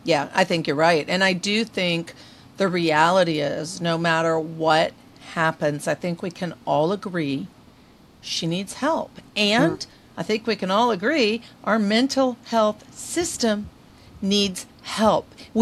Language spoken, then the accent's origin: English; Texas, United States; I'm from Texas, so you are right on the money when you're describing it.